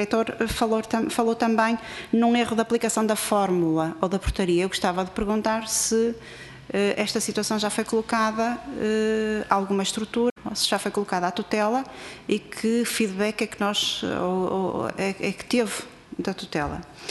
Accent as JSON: {"language": "Portuguese", "town": "Maia", "region": "Porto", "country": "Portugal", "tie": "born or raised there", "said": "sou natural do Conselho da Maia e esta questão também me é cara."}